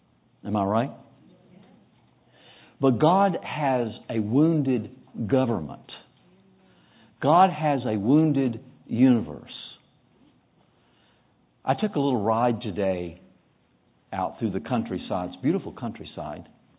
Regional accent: North Carolina, United States; Now, I grew up in North Carolina, and I know where I'm at.

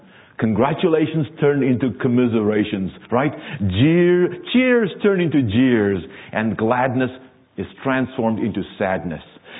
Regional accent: South Africa; As I've mentioned before, I was born and raised in the Republic of South Africa.

